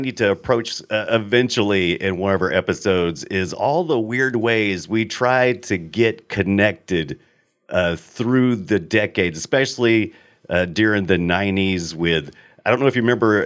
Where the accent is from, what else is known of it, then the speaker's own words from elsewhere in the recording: United States; because I'm an American and the localization of the story, was... retooled for me.